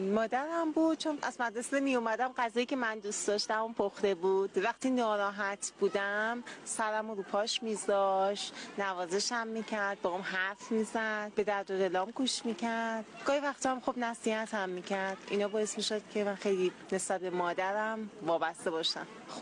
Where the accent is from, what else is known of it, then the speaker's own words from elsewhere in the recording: Yazd, Iran; من اصالتاً یزدیه.